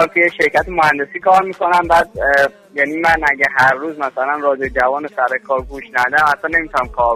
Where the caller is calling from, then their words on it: England, United Kingdom; نه توی اروپا هستم، از انگلیس و شما تماس میگیرم.